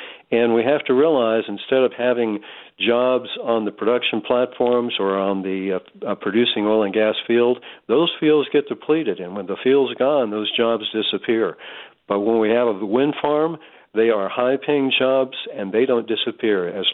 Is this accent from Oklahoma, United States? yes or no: yes; Tulsa, Oklahoma, United States; I grew up in Tulsa, that's right. Actually also worked in Oklahoma City at one point in my career, but I've lived in a lot of places in my life